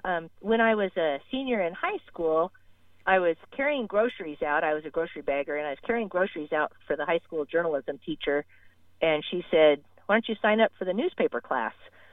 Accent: Oregon, United States; I grew up in Oregon in the Willamette Valley. And I lived in town until I was 10.

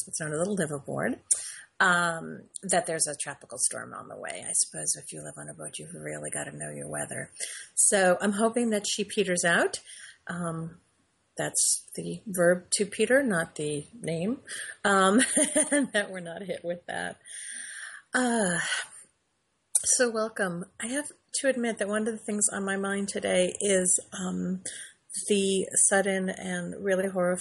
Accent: New Jersey, United States; I grew up in Jersey, as I've mentioned, and the beach and the boardwalk were a big part of my summers.

